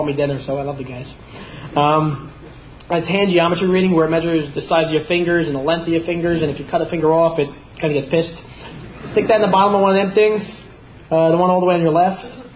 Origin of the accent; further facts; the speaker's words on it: New Jersey, United States; I'm from Jersey.